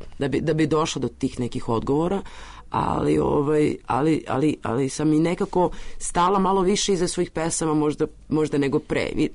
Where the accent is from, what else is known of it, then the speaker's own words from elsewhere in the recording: Serbia; Ja jesam iz Srbije, ali ja ovde nisam odrasla kulturološki, prosto imam neka drugačija iskustva